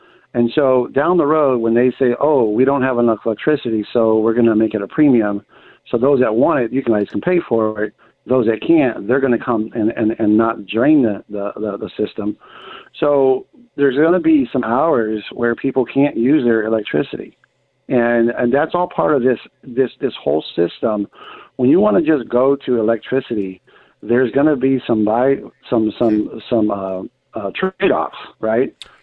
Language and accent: English; California, United States; just because I try not to tell people I'm from California because then they look at you weird.